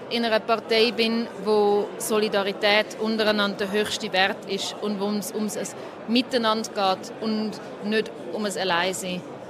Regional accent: Zurich, Switzerland; Ich bin 33, ich bin aus Zürich

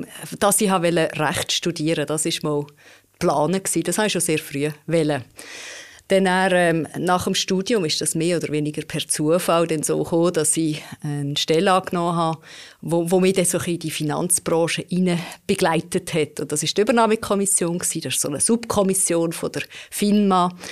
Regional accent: Lostorf, Solothurn, Switzerland; Ich bin in Loschdorf-Solothurn aufgewachsen, ganz in einem kleinen Örtli, wo ich dann noch so ein bisschen ausserhalb in einem Weiler gewohnt habe

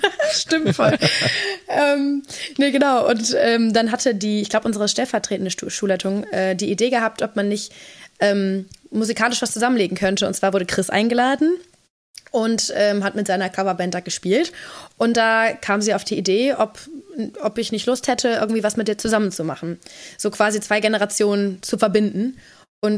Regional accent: Menzelen, North Rhine-Westphalia, Germany; Also eigentlich sage ich auch immer, ich komme stolz aus Menzeln. Also Ost, das ist auch noch wichtig.

